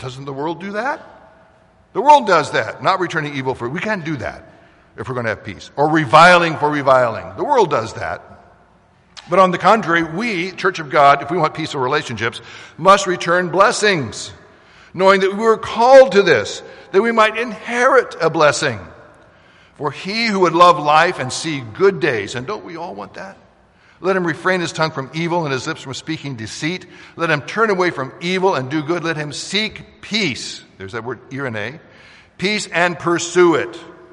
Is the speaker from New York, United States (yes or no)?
no; Kansas City, Missouri, United States; I come from Kansas City, and we were taught, well, you got to be, you know, kind and polite to people outside the family.